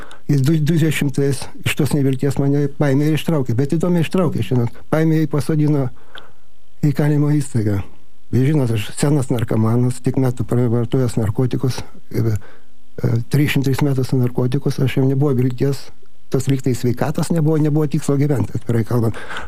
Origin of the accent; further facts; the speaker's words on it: Kaunas, Kaunas County, Lithuania; Tai va, gimiau, augau Kaune, pradedu konkrečiai po truputį